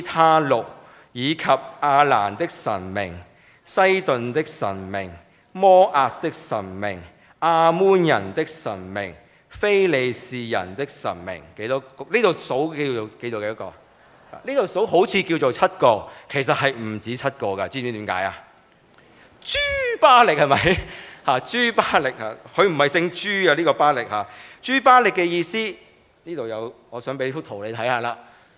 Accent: China; 我哋中國人廚房有乜嘢啊？灶君係咪啊？

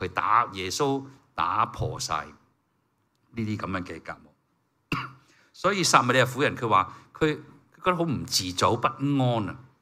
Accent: Hong Kong; born there; 咁我潮州人嚟嘅，雖然我爸爸媽媽講潮州話，不過咧我喺香港出世，咁所以我母語咧係廣東話。

